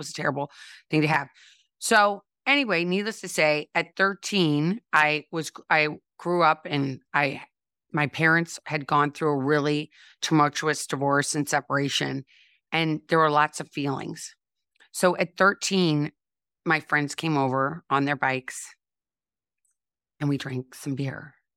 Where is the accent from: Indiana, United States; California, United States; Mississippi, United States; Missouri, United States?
Missouri, United States; St. Louis; So I grew up in St. Louis, Missouri, and I always like to say home of Anheuser-Busch.